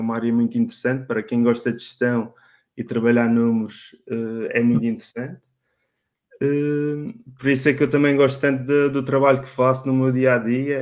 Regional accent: Madeira, Portugal; Sou natural da Madeira, fui estudar para o Porto

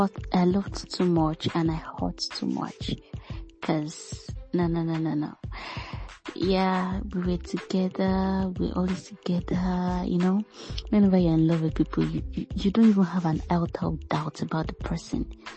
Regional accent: Kogi, Nigeria; So I'm from Kogi State.

